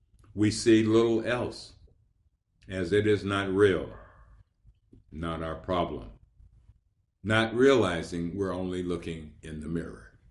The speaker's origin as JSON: {"language": "English", "town": "Cleveland", "region": "Ohio", "country": "United States", "tie": "born or raised there", "said": "I grew up in Cleveland, Ohio, lived through the riots there before Martin Luther King was assassinated"}